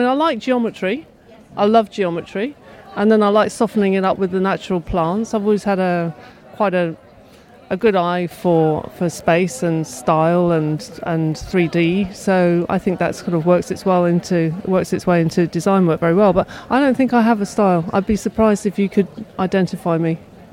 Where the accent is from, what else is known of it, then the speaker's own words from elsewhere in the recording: South West England, United Kingdom; now in London, United Kingdom; my childhood where I grew up in Cornwall. It was a magical place, actually. It was a great place to grow up with, really connecting with nature.